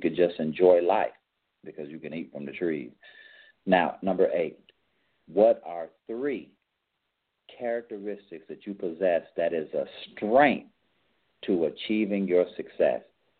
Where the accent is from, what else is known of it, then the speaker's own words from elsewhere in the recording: Chicago, Illinois, United States; When I was a kid and I grew up in Chicago in an area that they call K-Town